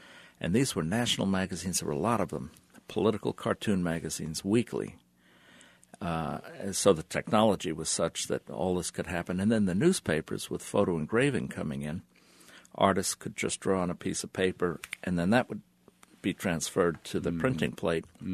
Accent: New York, United States; I grew up in the New York area, and cartoonists are the most generous people around

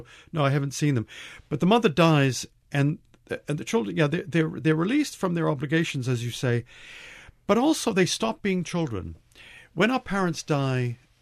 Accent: Medford, Massachusetts, United States; And I mean, I grew up in Medford, and we had an accent in Medford, which I think it's more or less the way I talk.

